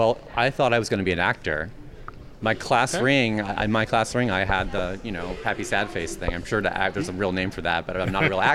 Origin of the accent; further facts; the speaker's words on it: Gettysburg, Ohio, United States; also born or lived in Iowa; So, out, very small town, Gettysburg, Ohio.